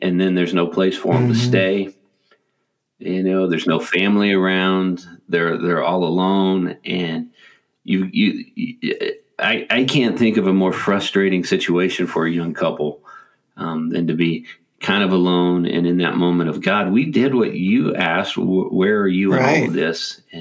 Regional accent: Amarillo, Texas, United States; I was frustrated because I'm from Amarillo, still have family there

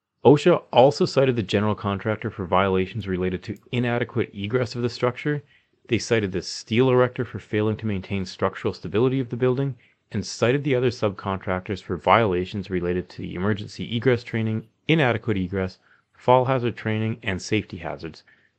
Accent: Calgary, Alberta, Canada; we're both from Calgary, Alberta, Canada.

